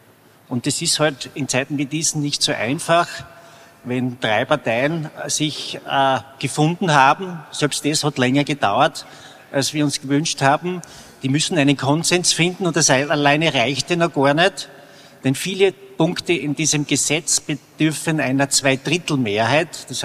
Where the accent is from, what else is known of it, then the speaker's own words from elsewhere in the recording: Styria, Austria; Ich komme aus der Steiermark, ihr wisst es, da gibt's einen guten Wein.